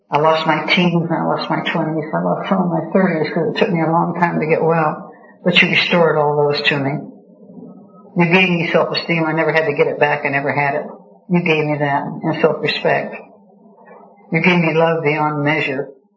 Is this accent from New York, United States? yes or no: no; Reno, Nevada, United States; as I grew up and married and went back to Reno, my hometown, to visit Mom and Dad